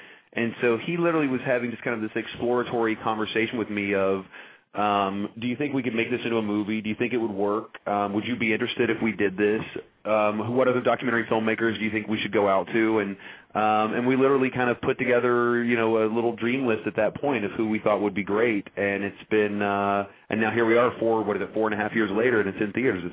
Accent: West Virginia, United States; Like, I grew up in West Virginia.

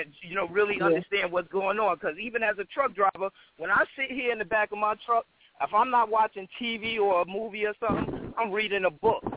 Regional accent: New York, United States; You know, we grew up in Frederick Douglass Projects. And we used to be out there grinding, doing our thing.

